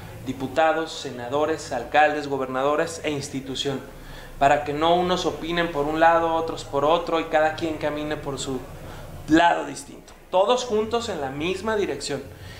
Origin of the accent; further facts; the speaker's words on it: Zamora, Michoacán, Mexico; ahí en mi tierra, en Zamora, Michoacán